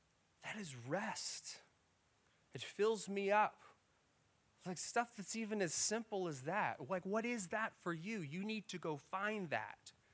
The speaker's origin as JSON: {"language": "English", "region": "Texas", "country": "United States", "tie": "born or raised there", "said": "And like growing up in South Texas football, that was certainly how it was for me."}